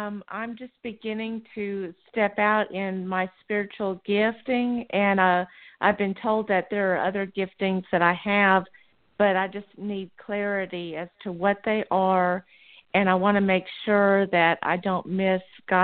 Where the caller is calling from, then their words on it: Montgomery, Alabama, United States; I'm calling from Montgomery, Alabama.